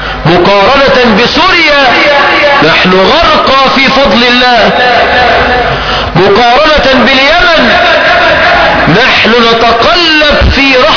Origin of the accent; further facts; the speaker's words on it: Egypt; مرت بلدنا مصر بثورة